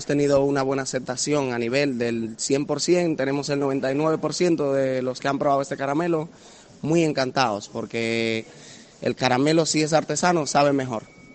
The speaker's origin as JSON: {"language": "Spanish", "country": "Dominican Republic", "moved": "yes", "lives_now": "Gijón, Spain", "said": "No, soy de República Dominicana, pero llevo ya aquí viviendo unos 11 años y me gusta muchísimo Gijón, Asturias en general, un paraíso."}